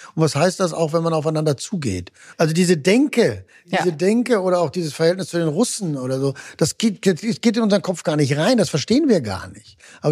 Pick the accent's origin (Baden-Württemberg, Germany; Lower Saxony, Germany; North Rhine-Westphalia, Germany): North Rhine-Westphalia, Germany; ich komme aus dem Ruhrgebiet